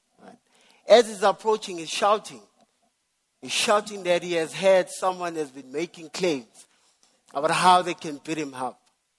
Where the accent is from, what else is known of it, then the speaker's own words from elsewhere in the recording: Daveyton, Gauteng, South Africa; So I'm from the East Rand, a township called Davyton. And so in the township, right, kids play outside